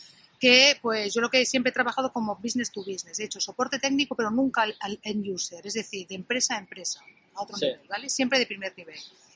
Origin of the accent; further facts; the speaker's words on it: Barcelona, Catalonia, Spain; moved away as an adult; yo he sido siempre becaria predoctoral de la Generalitat de Cataluña, yo soy de Barcelona